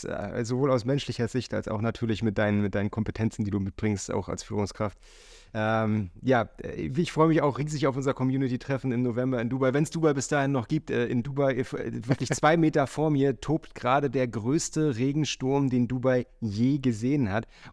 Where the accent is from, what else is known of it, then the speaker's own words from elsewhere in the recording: Hamburg, Germany; Also ich komme aus Hamburg, das wollte ich gerade sagen.